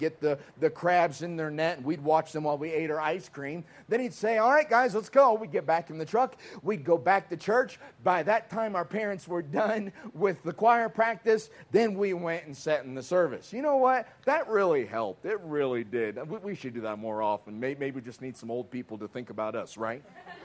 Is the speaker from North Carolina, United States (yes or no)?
yes; North Carolina, United States; also born or lived in Newport News, United States; I'm from North Carolina. I spent a long time in Newport News, Yorktown area of Virginia.